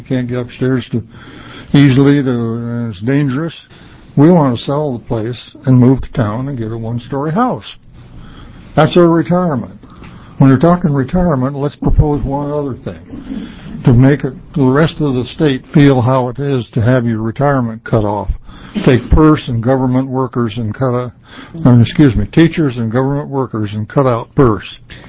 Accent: Canby, Oregon, United States; from Canby

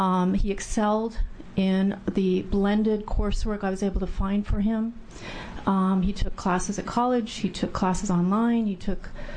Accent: Portland, United States; I'm from Portland.

